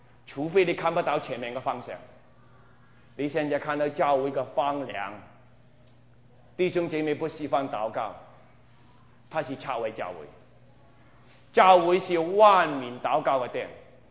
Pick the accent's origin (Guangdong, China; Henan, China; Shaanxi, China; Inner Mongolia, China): Guangdong, China; 你我是广东人，你慢慢我就可以乱讲